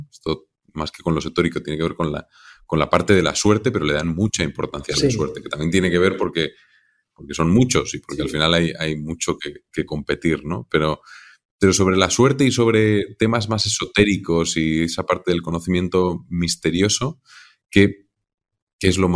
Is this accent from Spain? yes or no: yes; Basque Country, Spain; yo soy vasco, o sea, en el País Vasco la comida es increíblemente relevante